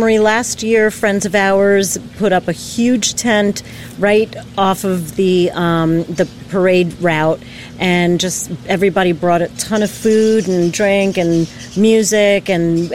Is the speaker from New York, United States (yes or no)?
yes; Brooklyn, New York, United States; Did you tell her I'm from New York? You don't mess with a Brooklyn girl.